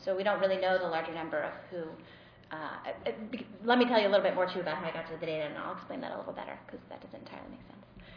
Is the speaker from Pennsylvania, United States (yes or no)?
yes; Sharon Hill, Pennsylvania, United States; we come from Sharon Hill, Pennsylvania, which is in Delaware County